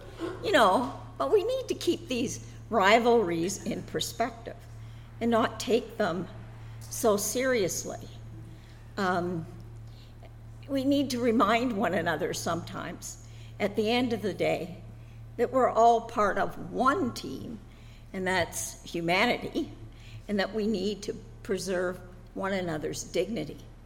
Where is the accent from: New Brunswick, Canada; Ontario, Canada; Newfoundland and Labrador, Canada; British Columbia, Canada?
Ontario, Canada; Owen Sound; Now, where I grew up in Owen Sound, two high schools, West Hill, yay, and the OSCVI, boo.